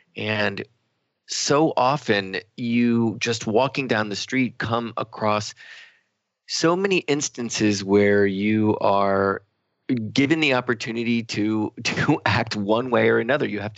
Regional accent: New York City, New York, United States; Or being a New Yorker, you think, I bet this is a scam

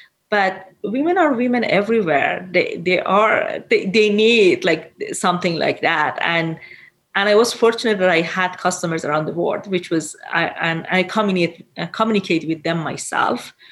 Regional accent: Iran; English is a second language; moved away as an adult; now in Canada; So I raised and born and raised in Iran, and I became mining engineer

